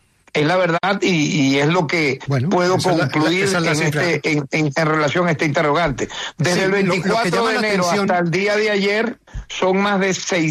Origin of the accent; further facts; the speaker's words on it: Venezuela; Quienes están en este momento dirigiendo las instituciones, me incluyo, somos venezolanos, dignos, que amamos nuestra patria.